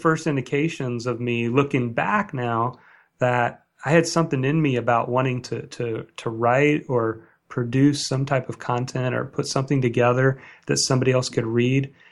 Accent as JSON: {"language": "English", "region": "Indiana", "country": "United States", "tie": "born or raised there", "said": "I grew up in Indiana, so I wanted to play sports. And so basketball was a passion of mine."}